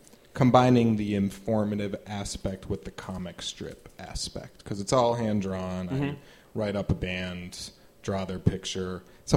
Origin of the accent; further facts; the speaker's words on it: Hoffman Estates, Illinois, United States; also born or lived in Des Plaines / Chicago; I actually grew up on the mean streets of Hoffman Estates. Been there? It's rough.